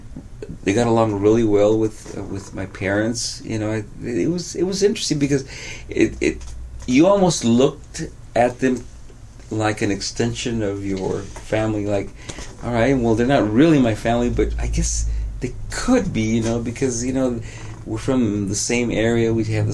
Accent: Mexico; English is a second language; And us too, because we were, you know, we were Mexicanos and we spoke no English. Actually, I was the only one that spoke a little English in those days, because I was going to school.

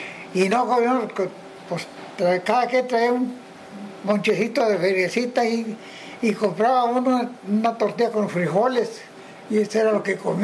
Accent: Camargo, Chihuahua, Mexico; born there; Nací en Camargo, Chihuahua. Y nací el agosto 17. No, agosto 11 del 17.

